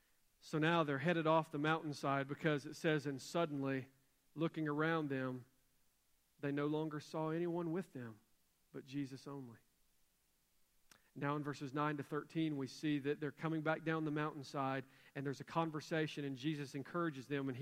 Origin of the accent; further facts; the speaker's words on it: Douglasville, Georgia, United States; You know, I'm from Douglasville. We see snow once every few years, and it's usually not that bad.